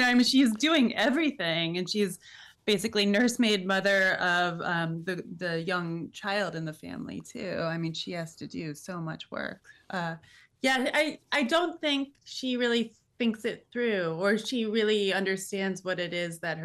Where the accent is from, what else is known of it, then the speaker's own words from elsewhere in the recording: Cooperstown, New York, United States; I come from Cooperstown, New York, where James Fenimore Cooper is from.